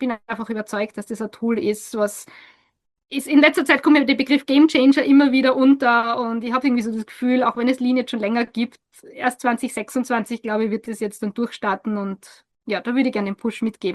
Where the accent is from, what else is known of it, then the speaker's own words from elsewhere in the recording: Austria; die hätte ich gern bei uns in Österreich.